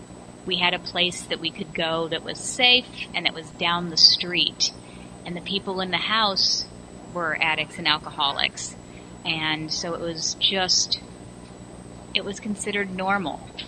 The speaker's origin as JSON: {"language": "English", "town": "St. Louis", "region": "Missouri", "country": "United States", "tie": "born or raised there", "said": "So I grew up in St. Louis, born and raised, an amazing family, a wonderful mom, a loving grandparents, dad, you know, everything."}